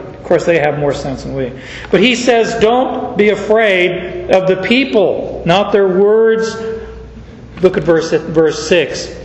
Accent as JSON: {"language": "English", "region": "Arizona", "country": "United States", "tie": "born or raised there", "said": "Growing up in Arizona, scorpions were a way of life."}